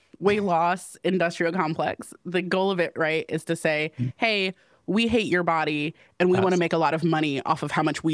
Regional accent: North Carolina, United States; I'm from North Carolina, I'm a social worker.

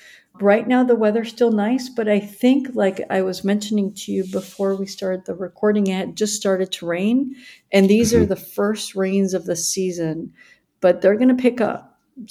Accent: California, United States; now in Phoenix, United States; I'm a baby because I came from California.

